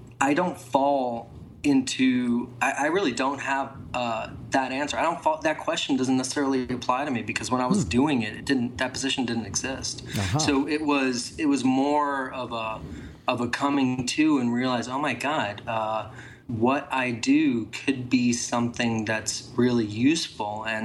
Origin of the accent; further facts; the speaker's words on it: Miami Beach, Florida, United States; now in San Francisco, United States; I recently moved here full-time to the Bay Area. I live in San Francisco. I am born and raised in Miami Beach. My family's from there